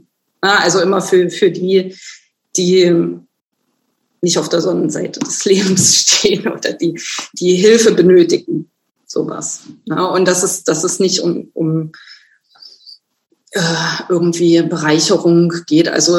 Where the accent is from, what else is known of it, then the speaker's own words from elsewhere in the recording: Oberwiesenthal, Saxony, Germany; ich bin in Oberwiesenthal zur Schule gegangen